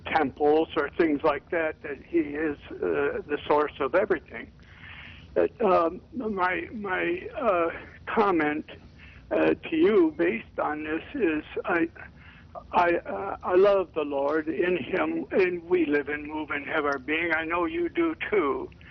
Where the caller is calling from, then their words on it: Russia; I'm calling you from Russia.